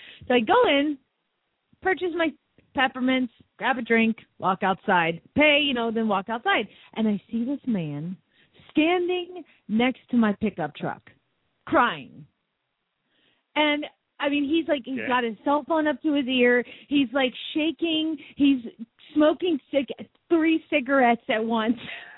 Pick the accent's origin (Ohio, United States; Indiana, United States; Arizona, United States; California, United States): Arizona, United States; Phoenix; from Phoenix, Arizona